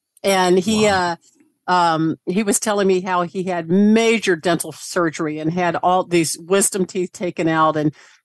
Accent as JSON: {"language": "English", "region": "the South", "country": "United States", "accent": "Southern", "said": "because I worked so long to get rid of my Southern accent."}